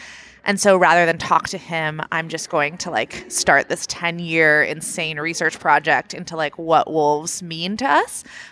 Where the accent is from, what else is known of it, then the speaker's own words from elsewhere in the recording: Portland, United States; I was a city girl. I grew up in Portland